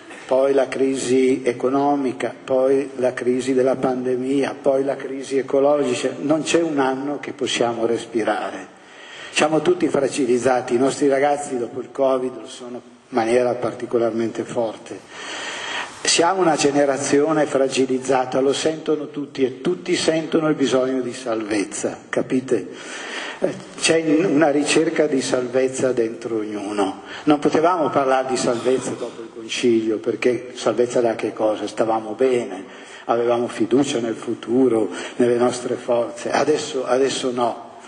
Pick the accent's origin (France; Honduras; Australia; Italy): Italy; Brescia, Lombardy; io che sono bresciano